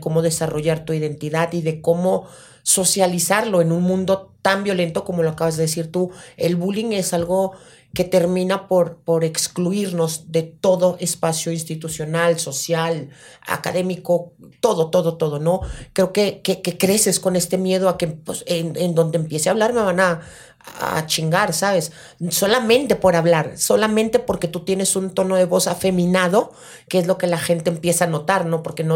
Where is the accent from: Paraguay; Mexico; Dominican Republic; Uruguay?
Mexico; Soy de la Independencia. Nací en la colonia Independencia, nací, crecí en la colonia Independencia. La mayor parte de mi vida, solamente un lapso durante la primaria, estuve fuera de la colonia